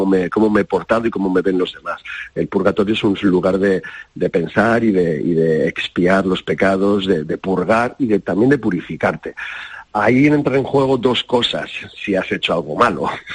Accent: Basque Country, Spain; no solo lo digo como vasco, sino como tipo que ha tenido otras experiencias en otros lugares

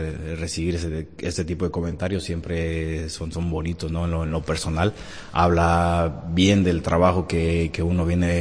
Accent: Mexico; moved away; creo que era una inquietud y un sueño que tenía de joven en mi país. Era una meta a conseguir. No ha sido sencillo el paso, ¿no?, de salir de México hacia Europa.

